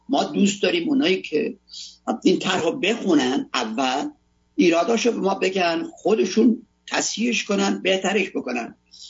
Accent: Iran; ما هممون ایرانی هستیم، ما ایرانی هستیم

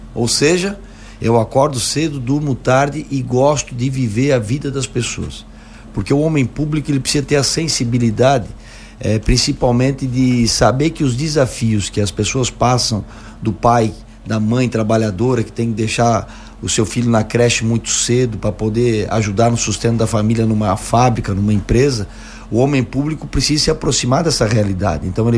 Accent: Timbó, Santa Catarina, Brazil; Mas eu sou lá do Médio Vale Itajaí, da cidade de Timbó, para as pessoas se localizarem um pouquinho, pertinho de Blumenau, Pomerode.

